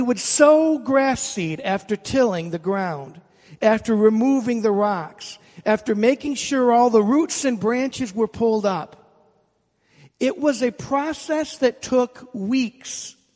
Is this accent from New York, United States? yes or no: yes; New York, United States; Most people, when I say that I grew up in New York, they think I grew up in Manhattan.